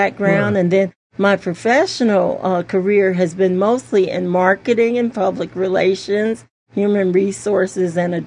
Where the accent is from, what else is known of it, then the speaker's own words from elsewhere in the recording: Chicago, Illinois, United States; And I am actually from Chicago. That's where I was born and raised. Came to Virginia for school, VCU.